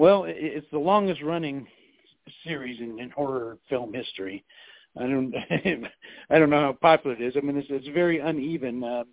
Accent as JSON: {"language": "English", "town": "Seattle", "region": "Washington", "country": "United States", "tie": "born or raised there", "also_born_or_lived": "Tucson, United States", "moved": "as an adult", "said": "Actually, I was raised in the Seattle area, but moved to Tucson in mid-'80s."}